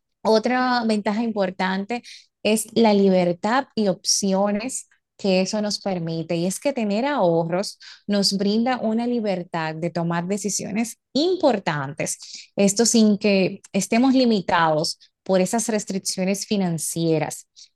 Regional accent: Dominican Republic; nos va a permitir, como dominicano, dormir mejor

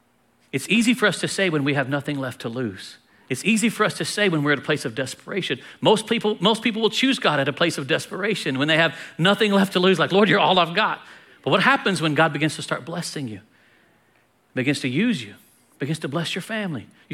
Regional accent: United States; I'm so thankful that I was born and raised in America.

